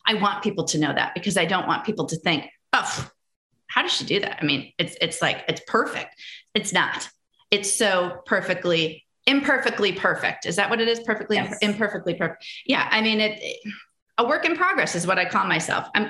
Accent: Wisconsin, United States; I mean, a lot of people say, well, you were born and raised in Wisconsin. Maybe that's it. Maybe there is something to the Midwest. I don't know, but it's who I am.

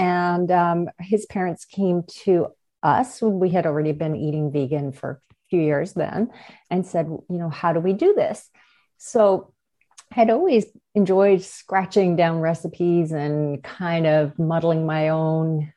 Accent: Newfoundland and Labrador, Canada; We are from Newfoundland, and we were in a small town.

